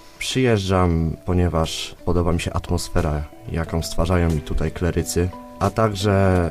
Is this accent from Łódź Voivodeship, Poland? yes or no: yes; Goszczanów, Łódź Voivodeship, Poland; pochodzę z Goszczanowa, studiuję na Politechnice w Łodzi.